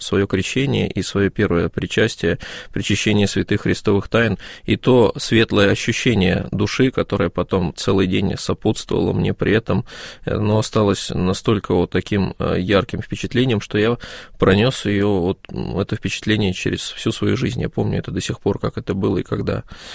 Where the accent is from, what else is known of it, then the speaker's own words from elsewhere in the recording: Saint Petersburg, Russia; когда я вернулся в родной город на Неве, остался один без родителей